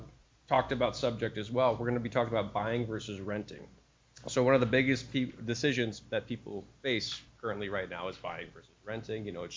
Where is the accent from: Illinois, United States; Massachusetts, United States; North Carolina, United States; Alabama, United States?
Illinois, United States; I feel your pain. I'm from Illinois, so